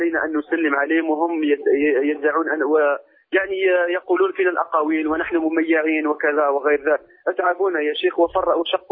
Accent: Algeria

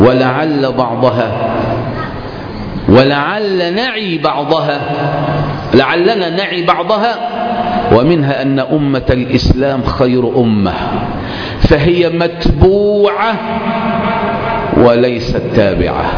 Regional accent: Egypt; عندنا في مصر يوم 15 شعبان بسطب

